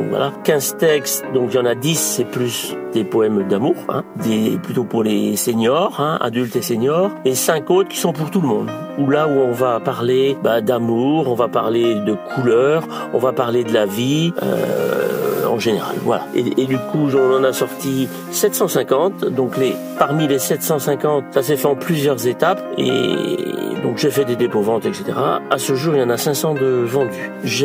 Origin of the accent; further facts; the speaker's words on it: La Guerche-de-Bretagne, Brittany, France; je suis de la Gerge de Bretagne, donc c'est en Ille-et-Vilaine et c'est limitrophe au département de la Loire-Atlantique, de la Mayenne et du Maine-et-Loire aussi. Donc 62 ans, je suis à la retraite